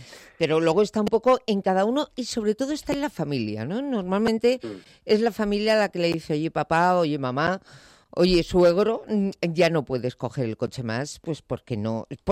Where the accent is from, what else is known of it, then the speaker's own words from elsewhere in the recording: Spain; ¿somos prudentes los españoles?